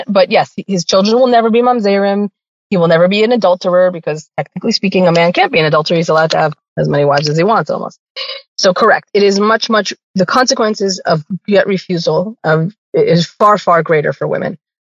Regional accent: Lakewood, New Jersey, United States; also born or lived in Brooklyn; now in Beit Shemesh, Israel; So I moved to Beit Shemesh. I was born and raised in Lakewood, New Jersey. When before Lakewood was Brooklyn, I should say.

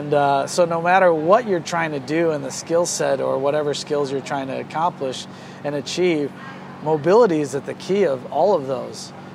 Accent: Buffalo, New York, United States; moved away as an adult; now in San Jose, United States; I moved out to, so I grew up in Buffalo, New York. I moved out to San Jose, California back in 97.

